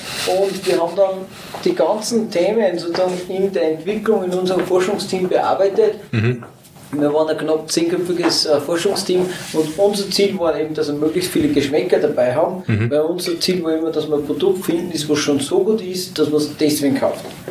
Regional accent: Upper Austria, Austria; Ich bin einfach ein sehr verbundener Mühlviertel und ich war eigentlich jedes Wochenende da. Ich habe am Donnerstag aus Wien weg.

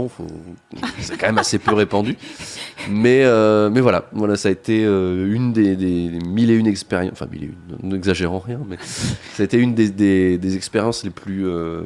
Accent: Versailles, Île-de-France, France; Moi, je viens de Versailles, hein, j'ai été élevé dans une idée de.

